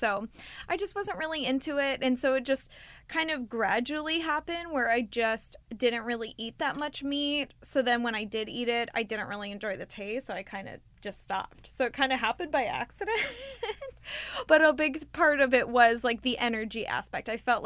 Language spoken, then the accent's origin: English; Anaheim, California, United States; Well, I grew up in Anaheim, California, where Disneyland is. And so Disneyland has always been a part of my childhood.